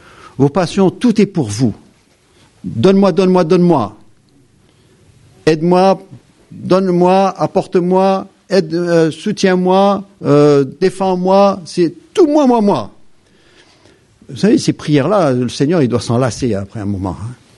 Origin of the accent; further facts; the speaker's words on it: Algeria; Je vous apprends rien pour dire que j'ai grandi en Algérie, hein.